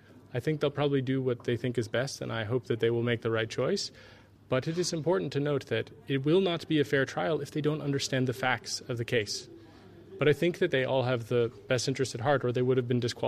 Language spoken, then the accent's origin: English; United States; And you're right, I come from America, and my country is far more messed up than Denmark.